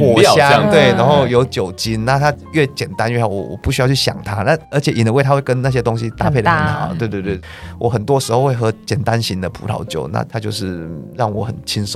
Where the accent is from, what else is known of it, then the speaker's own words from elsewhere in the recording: Taichung, Taiwan; 我们台中人喝辣椒酱长大的